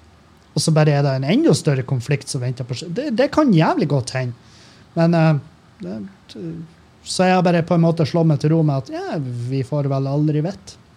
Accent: Meløy, Nordland, Norway; Jeg født og oppvokst i Meløy kommune

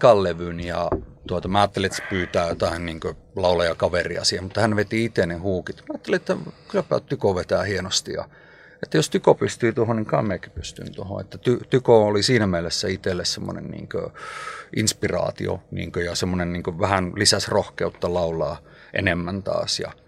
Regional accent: Lapland, Finland; totta kai meillä on se, me ollaan sieltä kotoisin, niin meillä on sellainen kysyntää siellä

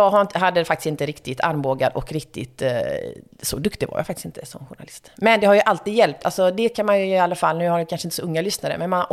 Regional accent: Gothenburg, Västra Götaland County, Sweden; Ja, alltså som göteborgare.

